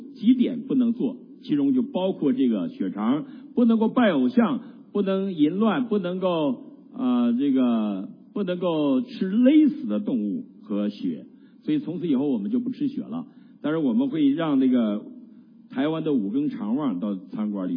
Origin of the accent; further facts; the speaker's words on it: Heilongjiang, China; 我们家原来在中国东北黑龙江省万奎县，我们叫吴井子，小名叫吴井子最早。那么吴井子我们家有一个屯叫浅水六，那个屯的地大概80%是我们家的，那当然现在都没了，都没了。那我就生在那